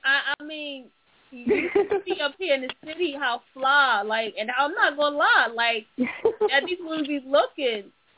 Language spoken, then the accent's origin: English; the South, United States; I'm from the South, and I've gotten a big culture shock coming here in the city.